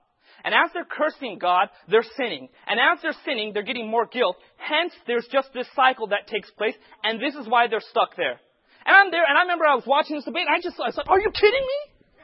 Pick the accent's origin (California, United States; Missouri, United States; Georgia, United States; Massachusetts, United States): California, United States; Modesto; Well, I'm from Modesto, right?